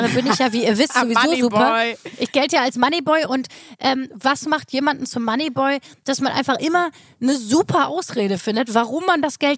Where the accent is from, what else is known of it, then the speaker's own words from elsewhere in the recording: North Rhine-Westphalia, Germany; accent: Ruhrpott; ich war mir überhaupt nicht bewusst, so, dass ich eigentlich so einen krassen Ruhrpott-Akzent habe.